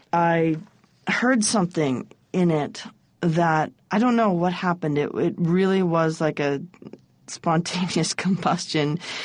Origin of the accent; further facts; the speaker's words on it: Canada; as a Canadian Buddhist lesbian vegetarian.